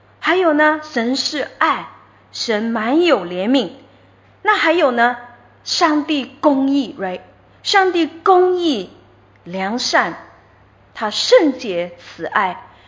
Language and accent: Chinese; China